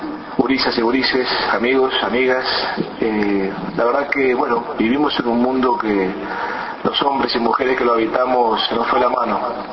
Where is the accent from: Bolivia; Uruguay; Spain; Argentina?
Uruguay; como un uruguayo que tiene dos hermosos nietos